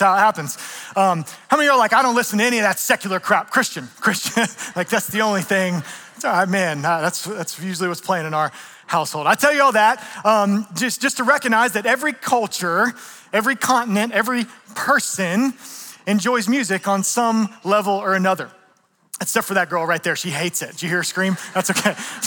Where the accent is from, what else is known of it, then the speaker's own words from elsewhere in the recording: Atlanta, Georgia, United States; I'm from Atlanta. I'm an AT alien.